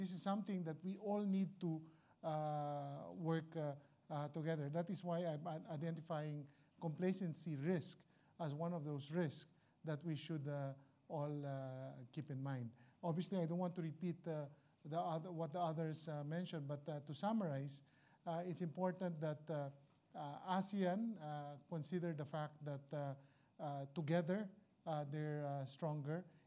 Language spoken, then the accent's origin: English; Philippines; in my home country, I'm glad that the current administration is continuing to reform